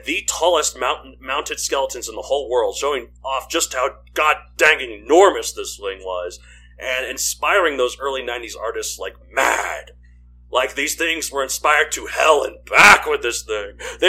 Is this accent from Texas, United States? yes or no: yes; Texas, United States; Oh no, I grew up in Texas too.